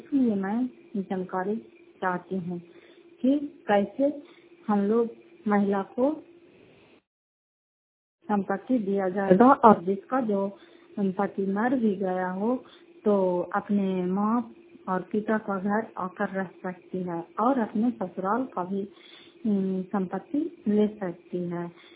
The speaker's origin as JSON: {"language": "Hindi", "town": "Satepur", "region": "Bihar", "country": "India", "said": "घर सतेपुर पंचायत मकलौता जिला नवादा करासा ब्लॉक की निवासी हूँ।"}